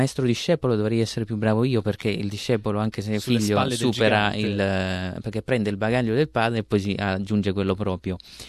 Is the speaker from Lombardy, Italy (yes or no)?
no; Ruvo di Puglia, Apulia, Italy; io vengo da Ruvo di Puglia, appunto in Puglia, e la colonna sonora del paese sono le bande.